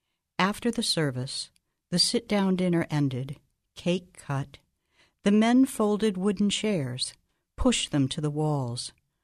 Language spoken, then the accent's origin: English; Springfield, Ohio, United States; from Springfield, Ohio.